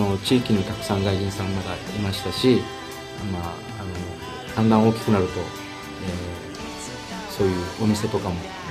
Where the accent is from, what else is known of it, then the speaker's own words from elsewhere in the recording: Chatan, Okinawa, Japan; 生まれは隣の沖縄市なんですけど、当時小座市、はい、それから3、4歳の頃に茶谷に両親が家を建てたので、